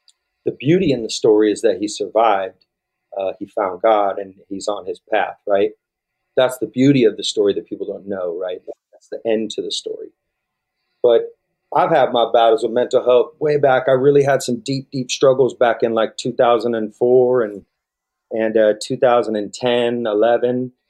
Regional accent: Vacaville, California, United States; And another thing I did just growing up in Vacaville that was kind of funny is I lived by this big old hill, and it had no trees on it or anything.

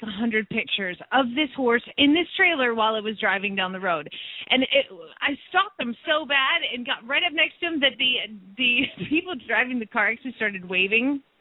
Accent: Atlanta, Georgia, United States; growing up in Atlanta, Georgia, I was the only horse girl in school, okay?

